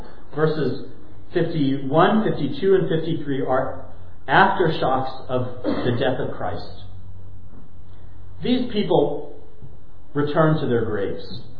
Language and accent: English; California, United States; I grew up in Southern California and lived through a couple of the big earthquakes.